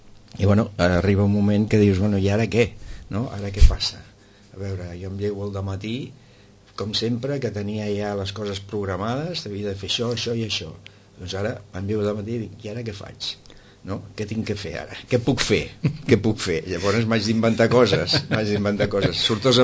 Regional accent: Barcelona, Catalonia, Spain; also born or lived in Argentina; Doncs mira, veníem de Barcelona, perquè bé, jo vaig néixer a Amèrica, vaig néixer durant la Guerra Civil.

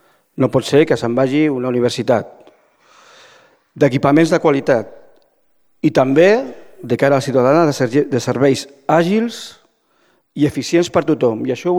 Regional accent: Sitges, Catalonia, Spain; Sitges és el meu poble. Jo aquí he crescut, he anat a l'escola... He jugat als carrers, als seus carrers, i tinc la família, i tinc els amics

